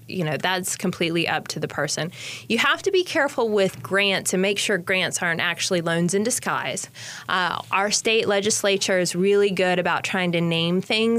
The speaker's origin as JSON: {"language": "English", "town": "Chicago", "region": "Illinois", "country": "United States", "moved": "yes", "lives_now": "Chapel Hill, United States", "said": "So I came to the community in 82. It was right after the Tar Heels had won the NCAA tournament, and I came from Chicago and didn't know what that was."}